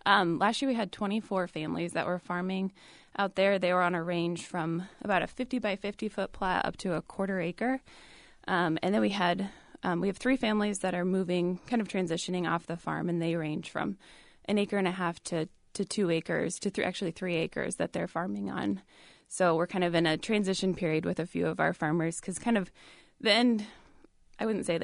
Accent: Des Moines, Iowa, United States; I grew up in Des Moines.

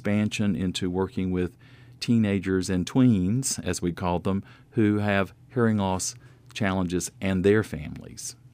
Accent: Garland, North Carolina, United States; We have a young man from my hometown in Garland, North Carolina

